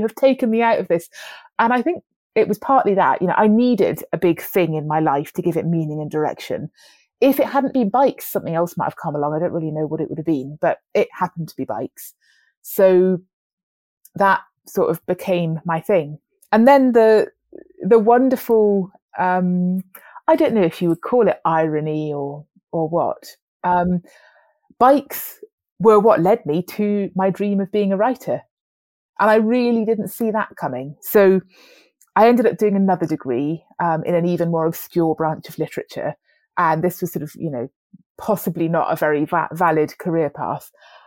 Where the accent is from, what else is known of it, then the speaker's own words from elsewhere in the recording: Wales, United Kingdom; I grew up in Wales and things like that.